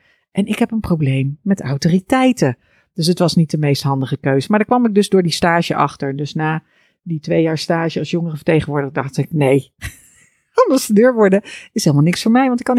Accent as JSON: {"language": "Dutch", "town": "Maastricht", "region": "Limburg", "country": "Netherlands", "said": "Ik kwam uit Maastricht. En Maastricht, het leuke aan Maastricht is, het heeft gewoon 1 centrum."}